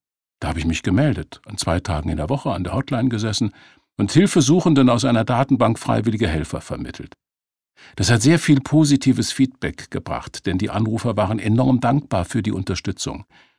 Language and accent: German; Berlin, Germany; born there; Ich bin in Berlin geboren